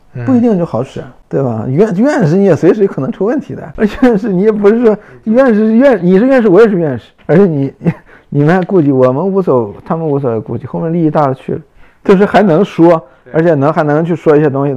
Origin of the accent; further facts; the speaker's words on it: Northeast China, China; 我们老家东北